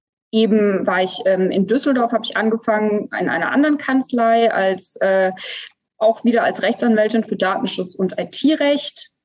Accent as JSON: {"language": "German", "country": "Namibia", "tie": "born or raised there", "said": "Nee, ich bin aber als Säugling, also mit ein paar Wochen dorthin, genau. Also ich kann mich quasi an keine Zeit vor Namibia erinnern"}